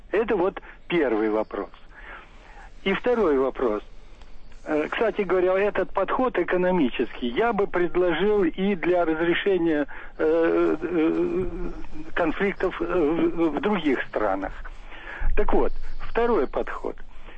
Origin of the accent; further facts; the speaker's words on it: Moscow, Russia; здесь вот в России, я москвич, здесь в Москве